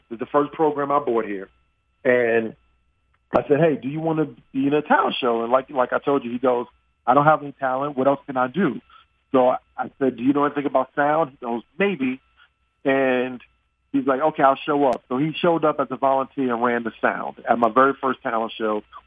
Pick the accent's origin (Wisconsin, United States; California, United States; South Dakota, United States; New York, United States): New York, United States; Brooklyn; And I grew up in Bed-Stuy, Brooklyn, right?